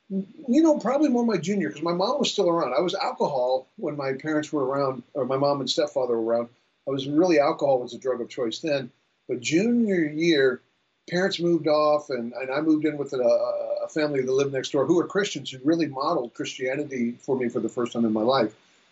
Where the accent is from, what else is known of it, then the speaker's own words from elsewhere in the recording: Maryland, United States; born there; I'm up to Maryland, born in Maryland.